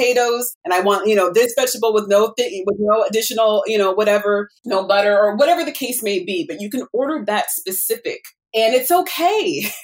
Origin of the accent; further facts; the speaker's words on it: California, United States; I grew up near Loma Linda.